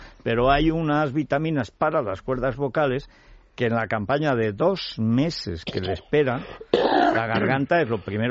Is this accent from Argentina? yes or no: no; Teruel, Aragon, Spain; Estoy muy de acuerdo, soy de Teruel.